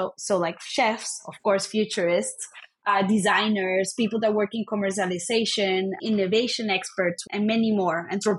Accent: Venezuela; English is a second language; So I was born and raised in Venezuela to immigrant parents from Eastern Europe and Lebanon via Chile.

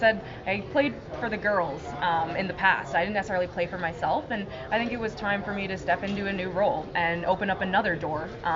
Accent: Toronto, Ontario, Canada; And it's in my hometown. It's in my home city.

